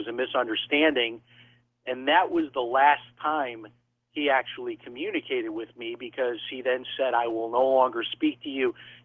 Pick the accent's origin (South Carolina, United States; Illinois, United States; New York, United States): Illinois, United States; Chicago; Well, our greater family, I mean, our extended family, we're from Chicago. And, being in a Midwest city like